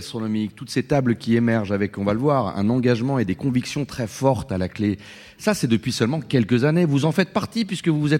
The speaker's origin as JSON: {"language": "French", "town": "Lyon", "region": "Auvergne-Rhône-Alpes", "country": "France", "tie": "born there", "said": "que l'on soit à Lyon, ma ville natale"}